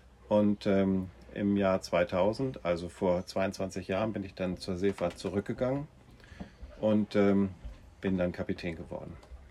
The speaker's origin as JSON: {"language": "German", "region": "Hamburg", "country": "Germany", "tie": "born there", "said": "ich bin 65 Jahre alt, ich bin in Hamburg geboren."}